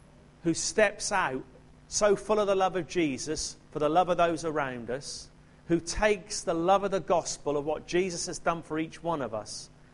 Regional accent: Rugeley, West Midlands, United Kingdom; I pray there will be a day when I say, I come from Rugeley, they say, isn't that the place where God's really moving? Yeah? They won't worry whether it's between Stafford or Lichfield, north of Birmingham, in the West Midlands.

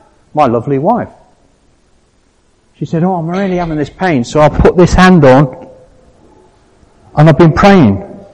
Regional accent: England, United Kingdom; Or probably a bit more subtle, because obviously I'm English.

